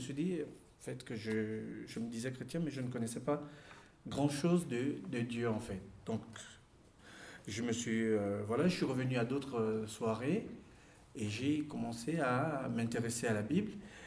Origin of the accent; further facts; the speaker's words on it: Gabon; moved away as an adult; now in France; On est parti du Gabon pour nos études universitaires en France la même année.